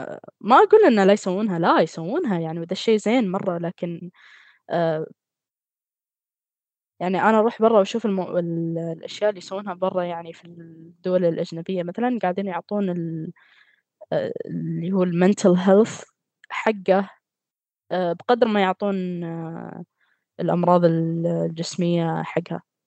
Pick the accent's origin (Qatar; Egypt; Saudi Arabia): Qatar